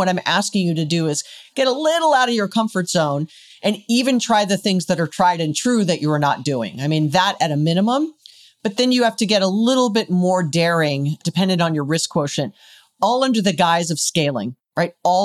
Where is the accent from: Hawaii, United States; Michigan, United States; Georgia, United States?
Hawaii, United States; And I was born and raised in Hawaii, and that was our only retail store.